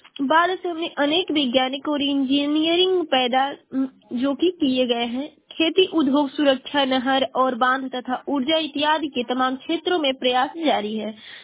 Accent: Uttar Pradesh, India; और मैं बलिया जिले की निवासी हूँ।

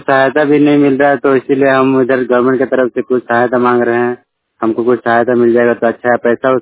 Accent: Odisha, India; मैं उड़ीसा का रहने वाला हूँ।

